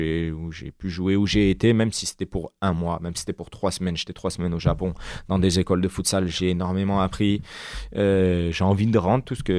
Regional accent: Clermont-Ferrand, Auvergne-Rhône-Alpes, France; Moi, je suis issu de Clermont.

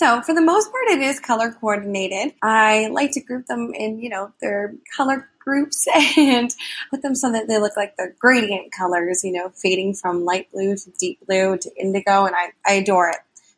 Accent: Toronto, Ontario, Canada; Hi, Anne. … I'm from Toronto, Ontario, Canada.

